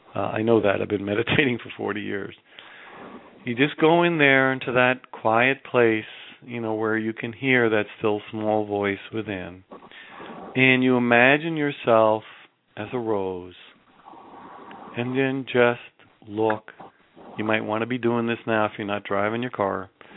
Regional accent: New York City, New York, United States; I'm from New York City, so I say the yo deal here.

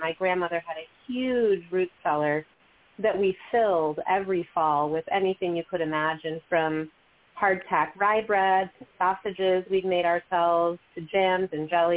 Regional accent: Italy; I started growing up in Italy with a big family.

